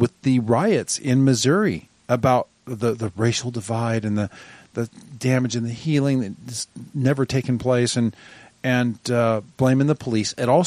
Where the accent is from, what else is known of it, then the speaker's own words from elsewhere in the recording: Scotland, United Kingdom; I'm Scottish.